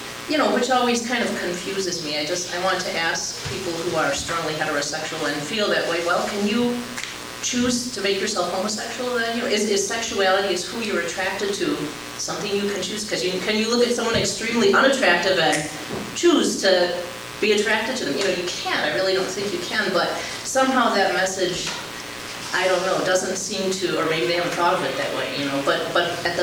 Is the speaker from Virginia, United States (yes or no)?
no; Oregon, United States; I was thinking I'm from Oregon